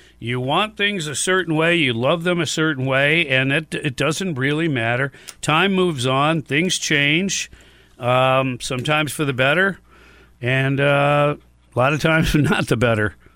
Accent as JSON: {"language": "English", "town": "Detroit", "region": "Michigan", "country": "United States", "tie": "born or raised there", "said": "But the Lions, growing up in the Detroit area, they just were never good."}